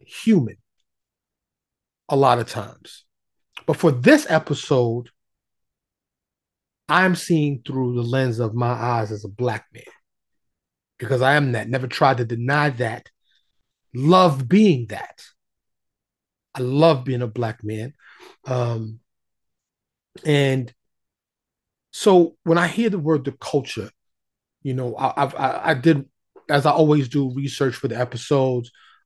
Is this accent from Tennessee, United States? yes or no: no; New York City, New York, United States; I was born and raised in New York City. So in New York, I had exposure to all types of people, all types of cultures, ethnicities, foods, lifestyles, all kinds of stuff. You know, born and raised in New York in the 60s.